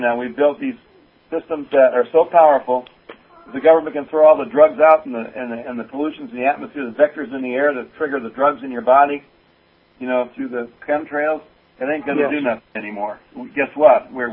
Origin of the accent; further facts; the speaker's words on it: Michigan, United States; I'm Michigan homeboy.